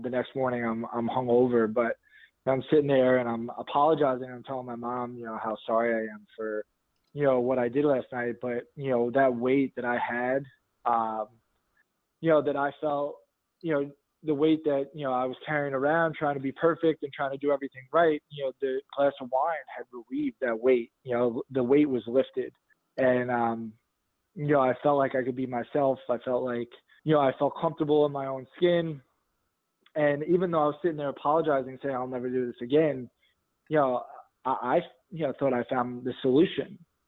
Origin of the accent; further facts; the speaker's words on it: Staten Island, New York, United States; my sobriety date is August 28th, 2012. I was born in New York. I was born in Staten Island, New York.